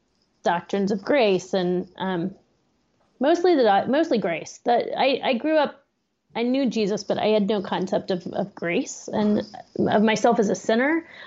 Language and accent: English; Austin, Texas, United States; But I grew up in Austin also.